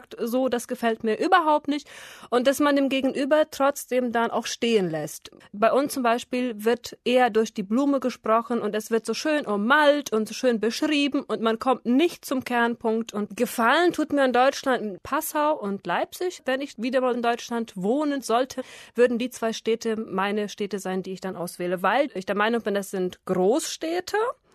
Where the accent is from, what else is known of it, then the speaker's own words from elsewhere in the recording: Paraguay; Ich komme aus Paraguay, Südamerika und bin 1977 geboren.